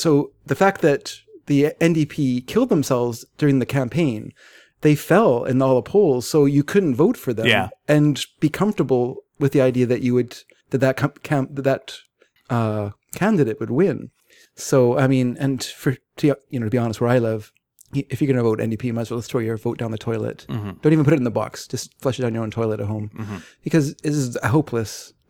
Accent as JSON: {"language": "English", "country": "United States", "said": "I really do love America and I'm American, so, I feel like I can."}